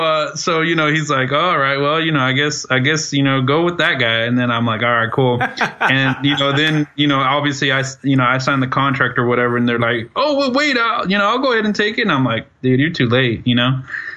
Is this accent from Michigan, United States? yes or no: no; Dallas, Texas, United States; I'm from Dallas, Texas. Currently, I'm an accountant.